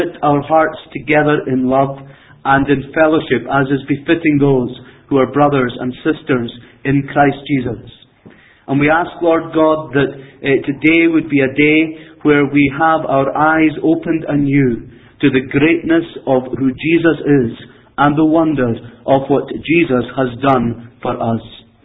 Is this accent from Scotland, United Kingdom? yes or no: yes; Skye, Scotland, United Kingdom; I'm from Skye. I talk about wee things, right?